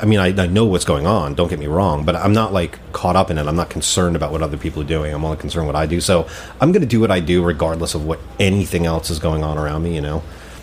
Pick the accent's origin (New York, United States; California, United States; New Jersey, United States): New Jersey, United States; I'm from North Jersey, man. I'm not from Texas or Memphis or, you know.